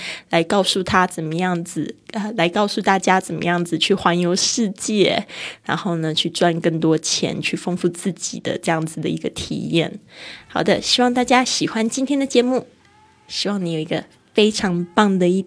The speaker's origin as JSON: {"language": "Chinese", "region": "Kaohsiung", "country": "Taiwan", "said": "我来自台湾高雄，一个美丽靠近海港的地方。"}